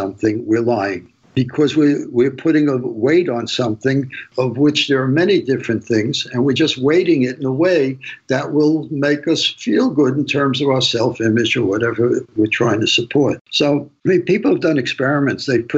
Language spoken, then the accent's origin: English; New York, United States; You know, I grew up in New York and you know, I knew a lot of shady characters.